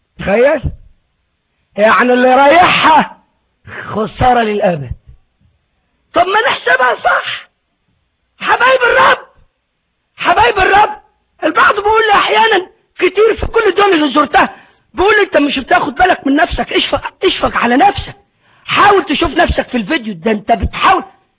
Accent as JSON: {"language": "Arabic", "country": "Egypt", "said": "عندنا في مصر اصحاب بيزنس على مستويات"}